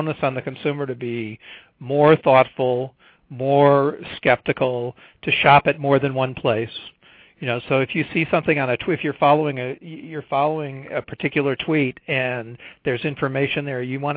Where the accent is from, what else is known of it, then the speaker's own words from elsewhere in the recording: Chicago, Illinois, United States; And when I grew up in Chicago, there were three or four TV stations for news